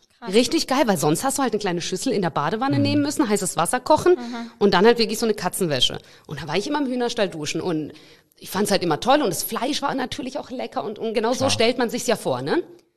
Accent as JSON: {"language": "German", "country": "Russia", "tie": "born or raised there", "said": "Ich bin ja auch noch sozusagen auf dem Land aufgewachsen. Ich komme aus Russland"}